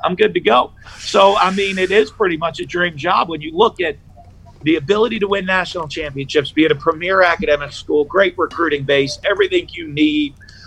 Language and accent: English; New Hampshire, United States; I grew up in New Hampshire. I played small college football.